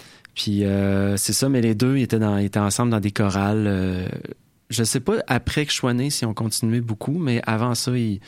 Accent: Cap-Chat, Quebec, Canada; Gaspésien. J'ai vécu 9 ans à Capcha.

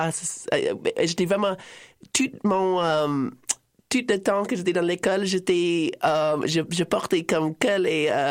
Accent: Alaska, United States; French is a second language; also born or lived in Hawaii; Je viens de Alaska et Hawaï un peu parce que j'ai passé comme les premiers 10 ans de ma vie entre les deux. J'étais comme en train de faire 6 mois à Alaska pendant l'été et comme 6 mois à Hawaï pendant l'hiver.

